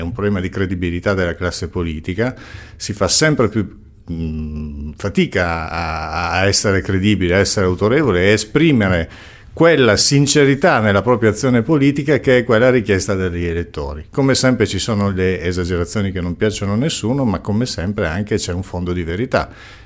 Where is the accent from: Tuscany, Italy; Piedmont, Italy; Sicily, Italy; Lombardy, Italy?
Piedmont, Italy; Casale Monferrato; io vengo da Casale Monferrato dove per esempio siamo attorno al 18%